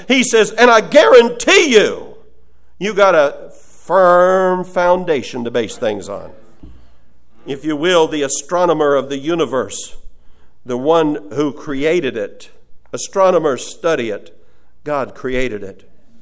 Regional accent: Ohio, United States; I grew up in Northeast Ohio. Mennonite ruled that area, and they didn't allow any alcohol or anything at very high standards and so forth.

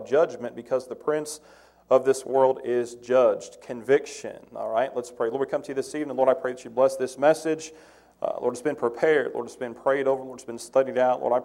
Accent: Kentucky, United States; I'm going to butcher this because I'm from Kentucky, all right?

